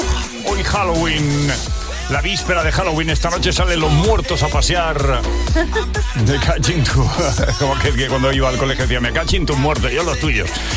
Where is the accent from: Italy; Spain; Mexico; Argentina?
Spain; Lugo, Galicia; Soy gallego, vengo de Lugo